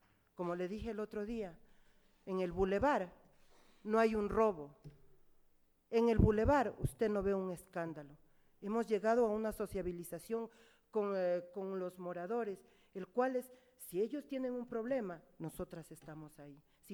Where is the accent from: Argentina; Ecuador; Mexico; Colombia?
Ecuador; También somos ciudadanas ecuatorianas y estamos sujetas a un trabajo.